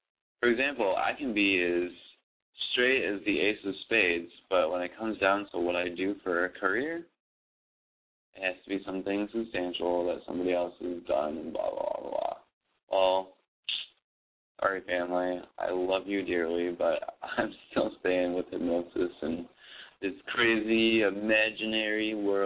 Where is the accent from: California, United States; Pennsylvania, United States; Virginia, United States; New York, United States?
New York, United States; Buffalo; born there; now in New York City, United States; I like being in New York because I was born in Buffalo, so now I'm on the complete opposite side of the spectrum here